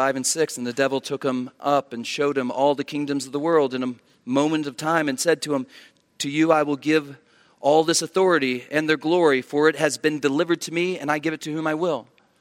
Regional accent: United States; Hey, and it's true. I am an American.

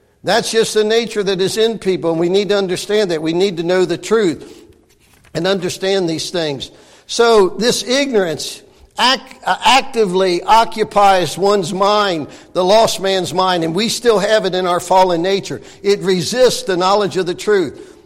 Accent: Ohio, United States; I grew up over in Winton Place.

